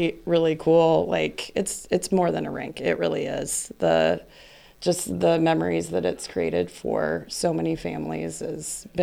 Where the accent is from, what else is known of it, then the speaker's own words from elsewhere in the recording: Fremont, Nebraska, United States; now in Elkhorn, United States; I live in Elkhorn. I'm from Fremont originally.